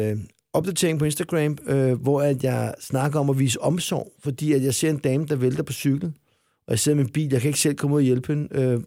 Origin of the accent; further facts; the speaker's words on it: Solrød, Zealand, Denmark; jeg var fra Solrød.